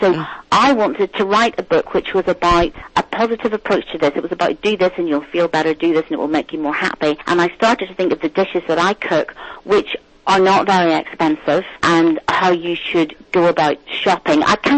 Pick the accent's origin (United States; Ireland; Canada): Ireland; I grew up in Ireland